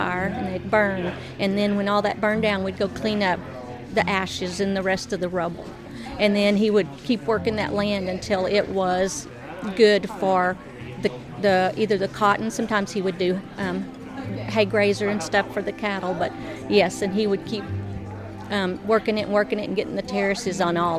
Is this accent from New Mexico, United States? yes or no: no; Rotan, Texas, United States; I grew up in Rotan, Texas, and my dad was a cotton farmer, and he had a few cattle.